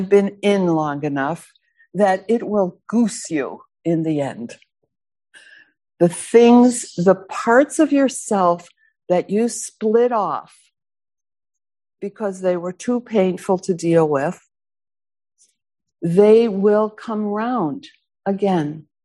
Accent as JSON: {"language": "English", "country": "United States", "said": "So how does that apply to me as an American, as a woman, as a Jew, as a mother?"}